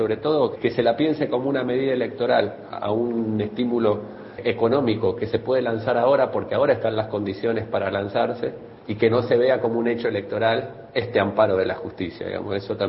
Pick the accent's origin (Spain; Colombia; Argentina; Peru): Argentina; los distintos sentidos y símbolos que generamos y que nos completan como argentinos y argentinas.